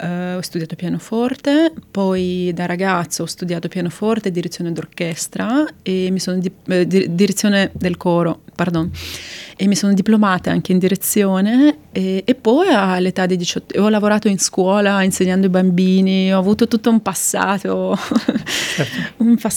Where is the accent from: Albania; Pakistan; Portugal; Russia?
Russia; Central Russia; also born or lived in Moldova; now in Milan, Italy; la mia casa è in Italia, però io sono un soprano russo. Sono nata in Moldavia, però in una famiglia russa, e quando ero piccola ci siamo trasferiti in Russia centrale e sono russa e ci tengo a precisarlo.